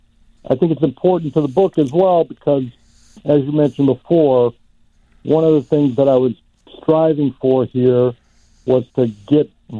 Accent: Chicago, Illinois, United States; it feels like you and I are both born and raised in Chicago. Love the city, but also realize, that there are lots of problems in Chicago.

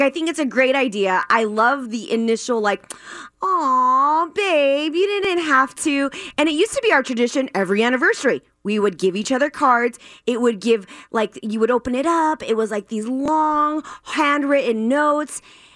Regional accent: Philippines; since I'm Filipino, all my Filipino family members and friends back home in the Philippines

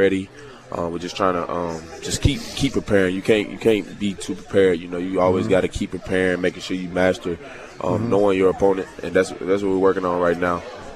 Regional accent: Texas, United States; being back down south, you know, obviously I'm from Texas, and you know, growing up and my upcoming, you know, football was very serious

